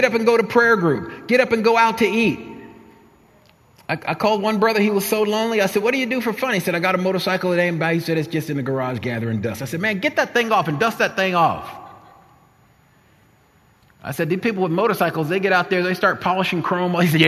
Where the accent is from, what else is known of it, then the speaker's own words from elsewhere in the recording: New Jersey, United States; also born or lived in Virginia; I'm from New Jersey, but I'd come here from Virginia.